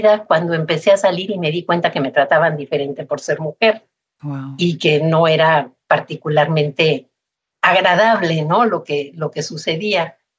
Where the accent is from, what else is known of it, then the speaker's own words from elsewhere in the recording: Mexico City, Mexico; para cuando yo nací vivíamos en el Pedregal, y siempre digo que era niña popis del Pedregal, o como fifí, como se diría hoy en México